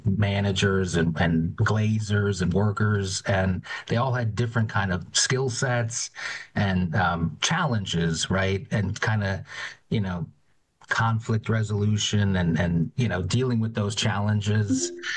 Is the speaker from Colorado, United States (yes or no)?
no; Scranton, Pennsylvania, United States; I'm from Scranton, Pennsylvania, the second older brother and sisters.